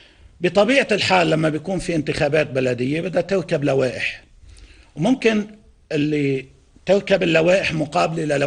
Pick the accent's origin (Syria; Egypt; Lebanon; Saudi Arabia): Lebanon